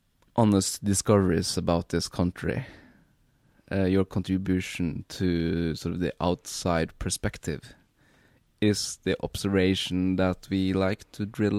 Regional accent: United Kingdom; as a Brit, I guess sort of exotic colonial situations there are appealing.

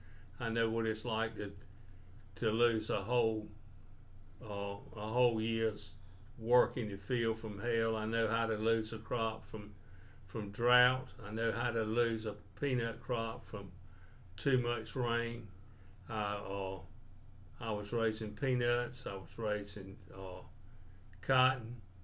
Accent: Hobgood, North Carolina, United States; They were all raised up on the farm. I accepted Christ at a very early age. I was raised up in the Baptist Church of Hobgood and raised all my family up there.

